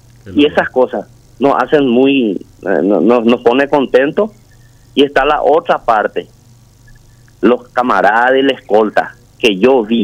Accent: Ipacaraí, Central, Paraguay; yo vine de Franco una vez en mi ciudad, en Ipacaraí

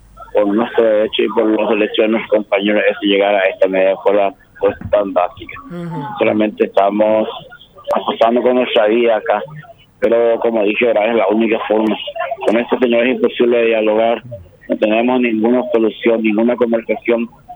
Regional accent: Coronel Oviedo, Caaguazú, Paraguay; tal como nosotros somos de Coronel Oviedo.

